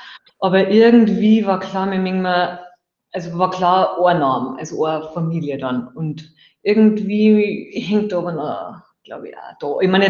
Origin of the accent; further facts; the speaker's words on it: Bavaria, Germany; Genau, im Pfarrkirchen geboren.